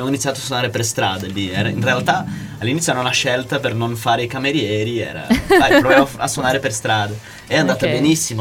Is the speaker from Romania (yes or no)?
no; Brazil; Italian is a second language; No, infatti noi siamo brasiliani, tutti e quattro, però abbiamo iniziato a suonare insieme a Barcellona.